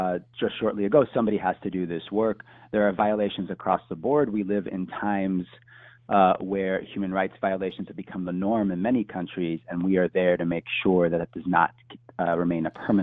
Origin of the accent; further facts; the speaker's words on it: Houston, Texas, United States; I'm a Houstonian from Texas.